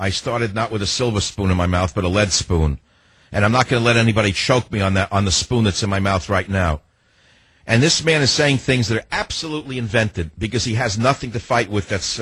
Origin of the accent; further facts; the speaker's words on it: San Francisco, California, United States; KSFO, my hometown of San Fran. I'll even say Cisco tonight. I'm in a good mood. I love my hometown.